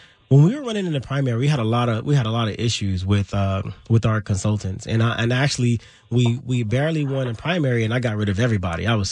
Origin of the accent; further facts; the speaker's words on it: South Central, California, United States; one thing that people weren't counting on is the fact that I'm from South Central.